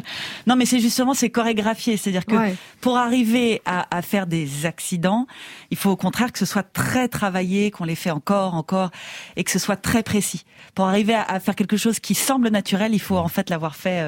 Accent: England, United Kingdom; French is a second language; Alors, c'est pas parce que je suis anglaise, hein.

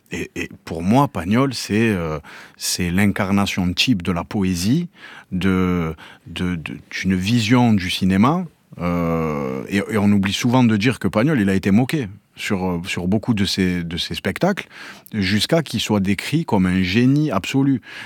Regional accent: Marseille, Provence-Alpes-Côte d'Azur, France; also born or lived in Aubagne; Je suis né à Marseille, je suis parti 10 ans à Aubagne faire ma scolarité avant de repartir à Marseille.

